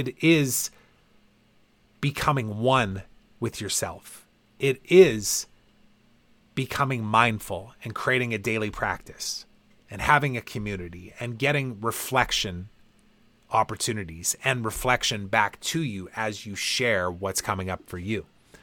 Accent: Canada; like winning the Stanley Cup as a young hockey player growing up in Canada.

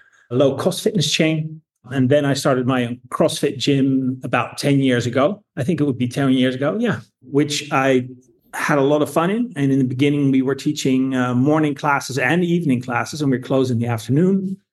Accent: Haarlem, North Holland, Netherlands; also born or lived in Versailles, France / United Kingdom; I was born in France, in Versailles. Then we moved to the Netherlands, and I have both Dutch parents. So where I lived in Haarlem. Then we moved to the UK, lived there for a couple of years. Moved back to Haarlem in the Netherlands

